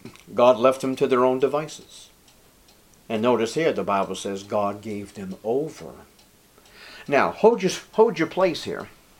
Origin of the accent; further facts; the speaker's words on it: Revere, Massachusetts, United States; there was a Madonna, a statue of the Virgin Mary, when I was growing up on Revere Beach.